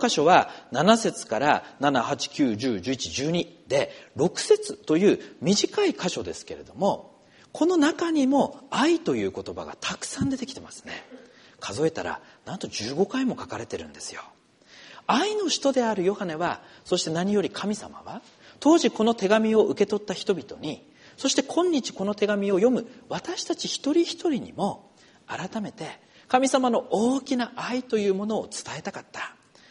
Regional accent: Iwate, Japan; その岩手県にあるキャンプ場から私の実家は1時間ぐらいのところ近くにあるものですから

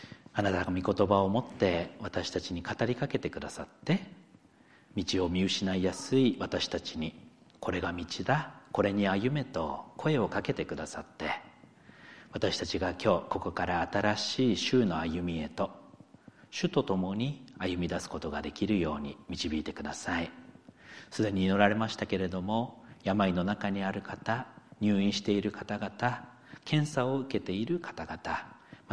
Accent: Akita, Japan; よく私のふるさとの秋田の情報なんかも全国のニュースで流れてくるので

